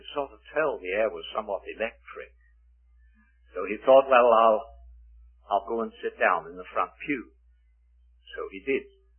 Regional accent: Canada; See, I come from Canada and I can speak of what I see there.

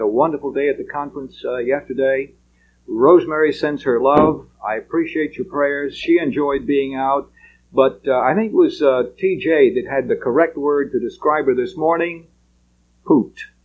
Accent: Eden, North Carolina, United States; my hometown is Eden, North Carolina

